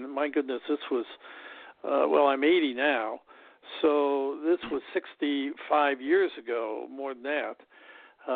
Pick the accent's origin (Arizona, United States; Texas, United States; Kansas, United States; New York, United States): Kansas, United States; And so I was from Kansas, and so I got